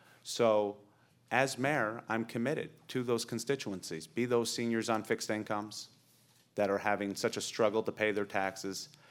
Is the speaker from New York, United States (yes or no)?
yes; Albany, New York, United States; Growing up in Albany, in a Democratic household, my brother and I were told you become a Democrat when you turn 18